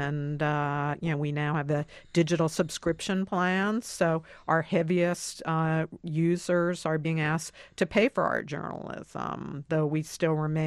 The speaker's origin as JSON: {"language": "English", "town": "Manhattan", "region": "New York", "country": "United States", "tie": "born or raised there", "said": "My guilty pleasure from the days that I was just growing up in Manhattan on my subway ride is the New York Post."}